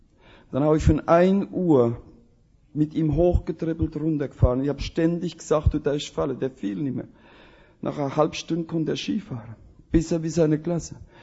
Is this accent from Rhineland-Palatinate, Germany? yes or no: yes; Rhineland-Palatinate, Germany; wir haben da bei uns in der Pfalz, die Misthaufe sind so im Loch drin